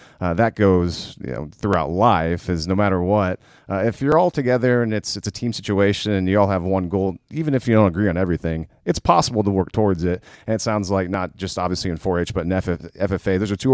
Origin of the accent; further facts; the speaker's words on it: Minnesota, United States; now in Oklahoma, United States; I'm from Minnesota, and Minnesotans are very nice